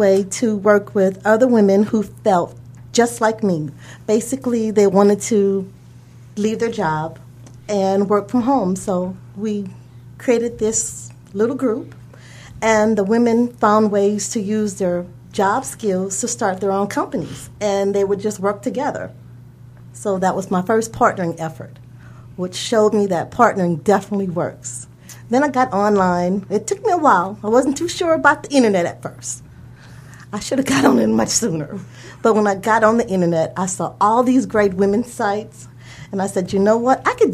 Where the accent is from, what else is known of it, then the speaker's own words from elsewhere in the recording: Louisiana, United States; moved away; Okay, well, I grew up in Louisiana, first of all. I moved here in 1987.